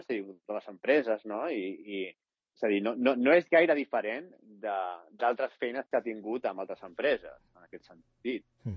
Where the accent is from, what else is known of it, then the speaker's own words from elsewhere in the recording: Sant Cugat del Vallès, Catalonia, Spain; also born or lived in United States / Barcelona; jo vaig néixer als Estats Units perquè els meus pares van viure aquí 7 anys, però els dos són de Barcelona. Llavors, doncs quan van decidir tornar a Catalunya, doncs es van estar vivint a Barcelona i després vam anar a Sant Cugat, crec que va ser cap a l'any 80-84.